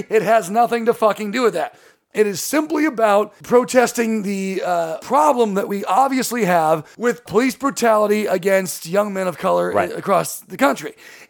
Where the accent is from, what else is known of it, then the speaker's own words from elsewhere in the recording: California, United States; The thing that's been most maddening about seeing these people that I grew up with in Orange County